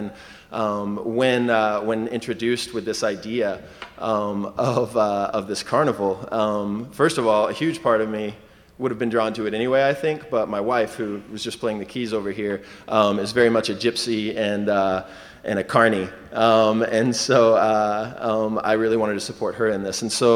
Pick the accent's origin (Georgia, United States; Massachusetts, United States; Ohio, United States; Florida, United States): Georgia, United States; never had barely even left my home state of Georgia, and then just flew to Africa for a year.